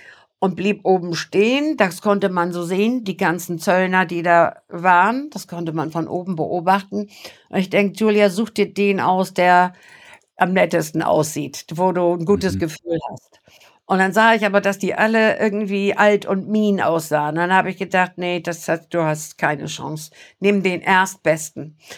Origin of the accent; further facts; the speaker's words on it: Germany; Ich sag, ich bin Deutsche.